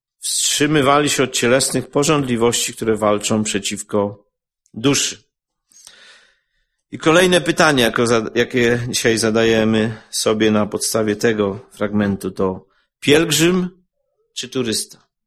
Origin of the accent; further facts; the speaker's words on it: Częstochowa, Silesian Voivodeship, Poland; Moja żona 6 razy pielgrzymowała do Częstochowy, ja z Częstochowy, ona z Ciechanowa.